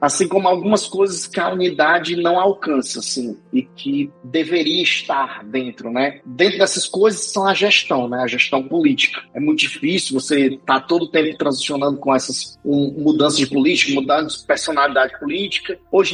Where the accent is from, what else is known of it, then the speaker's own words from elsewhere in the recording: Ceará, Brazil; Aí eu sou cearense, então o cearense, eu não consigo nem quero apagar assim meus sotaques e tudo.